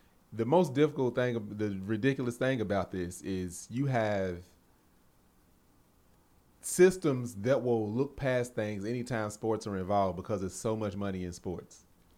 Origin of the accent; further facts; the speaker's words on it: Lexington, United States; It's a, like, in my hometown in Lexington, there's a new high school now.